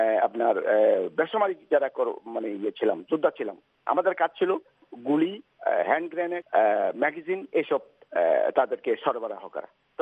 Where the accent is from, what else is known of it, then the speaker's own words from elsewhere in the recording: Patiya, Chittagong Division, Bangladesh; আমি আমার গ্রামের একদম পটিয়ার অত্যন্ত গ্রাম অঞ্চলে আমি চলে গেলাম।